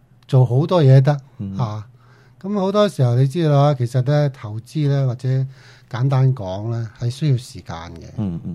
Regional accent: China; 好似同我哋中国人嗰个道德思想有啲违背咁、我哋不嬲都好注重呢啲嘢。

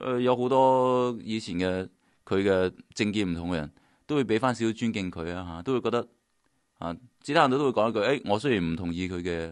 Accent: Hong Kong; 好似我以前细个喺香港读书嘅时候睇新闻

